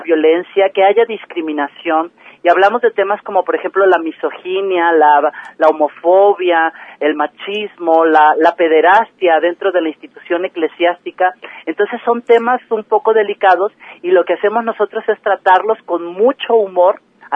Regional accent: Autlán, Jalisco, Mexico; Por primera vez yo me pude presentar en Autlán, me dio muchísimo gusto poder pisar mi tierra

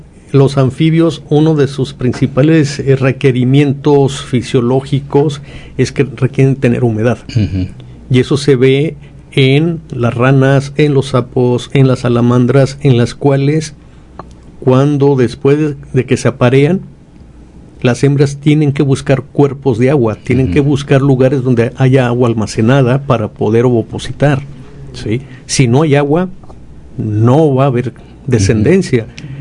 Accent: Mexico; de ahí que es mayor la responsabilidad que como mexicanos tenemos, porque tenemos que salvaguardar esas especies que habitan única y exclusivamente en nuestro país.

